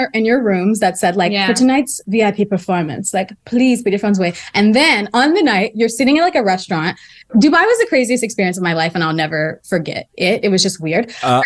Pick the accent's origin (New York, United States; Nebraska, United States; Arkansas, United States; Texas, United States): Texas, United States; Houston; Okay, anyway, I'm from Houston.